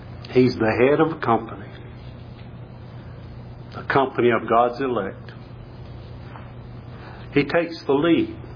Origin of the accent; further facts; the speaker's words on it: the South, United States; born there; And I'm glad I was born in the South, too.